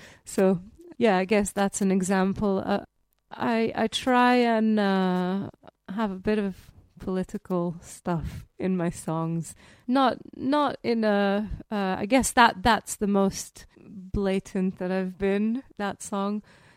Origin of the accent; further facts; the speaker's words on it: Jerusalem, Jerusalem District, Israel; I grew up in Jerusalem. My family was quite religious, Jewish, religious, up to a point when I was about 10.